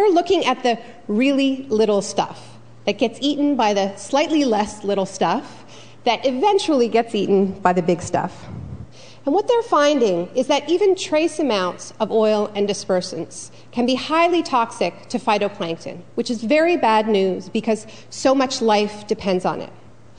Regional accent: Canada; because I'm Canadian and I can draw no ancestral ties.

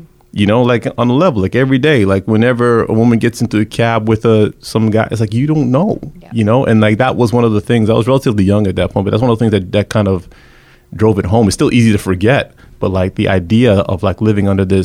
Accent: Toronto, Ontario, Canada; if you're a black guy growing up in Toronto, you know that I go to a club, might get shot

